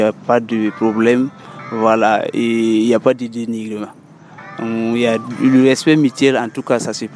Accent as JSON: {"language": "French", "town": "Bassalogo", "country": "Burkina Faso", "lives_now": "Kaya, Burkina Faso", "said": "je viens de Bassalogo et je suis à Kaïa ici depuis 2022, voilà, suite à la crise sécuritaire."}